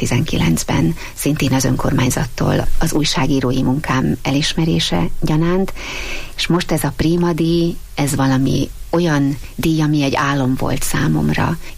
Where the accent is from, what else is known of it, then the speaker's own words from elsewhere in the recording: Sátoraljaújhely, Borsod-Abaúj-Zemplén, Hungary; A férjemmel úgy terveztük az életünket, hogy Sátoraljaújhelyen új helyen maradunk. Mind a ketten ott születtünk, ott volt és ott van a családunk, ott vannak, akik szeretnek minket.